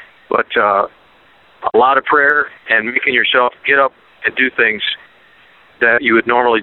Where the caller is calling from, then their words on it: Columbiaville, Michigan, United States; I'm calling from Columbiaville, Michigan.